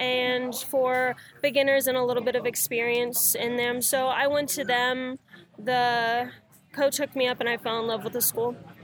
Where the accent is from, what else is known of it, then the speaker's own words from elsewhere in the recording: Michigan, United States; now in Georgia, United States; Technically, I am from Michigan.